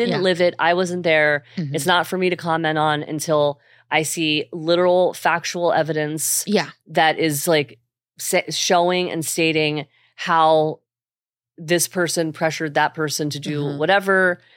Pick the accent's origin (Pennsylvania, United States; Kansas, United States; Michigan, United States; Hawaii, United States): Pennsylvania, United States; Philadelphia; I'm from Philly. So it's like where I grew up in like normal.